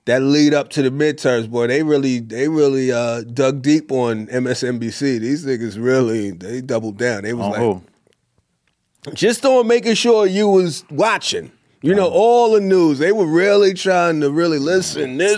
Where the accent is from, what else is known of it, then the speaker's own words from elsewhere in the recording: New York, United States; Listen, I'm from New York. I don't know a lot of this shit.